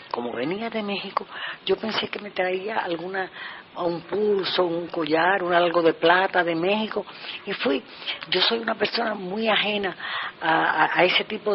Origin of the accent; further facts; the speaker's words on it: Cuba; Así que, pero yo me quedé aquí, porque a mí de aquí no me saca nadie.